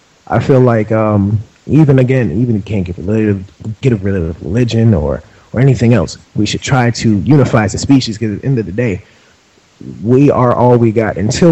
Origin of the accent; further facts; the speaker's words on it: Atlanta, Georgia, United States; obviously I grew up in the South, Atlanta, Georgia.